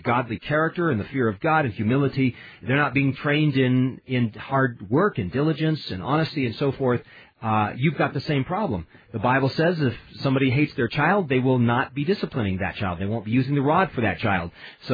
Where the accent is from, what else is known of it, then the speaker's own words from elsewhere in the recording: Japan; I grew up in these societies. I grew up in Japanese society, and there is precious little love in families in Japan.